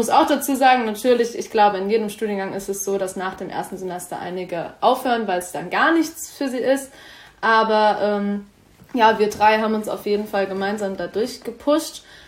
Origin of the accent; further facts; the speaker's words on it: Hesse, Germany; Ich komme aus Hessen und wollte gerne auch in Hessen weiter studieren.